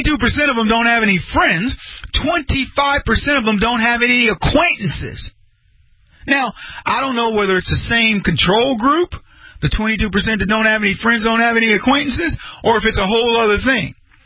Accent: Brady, Texas, United States; born or raised there

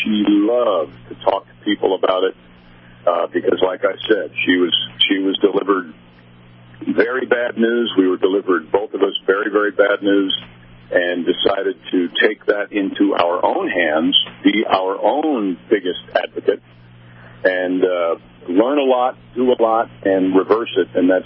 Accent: New York, United States; I'm from New York State. So the first track I was ever on as a spectator, was Watkins Glen.

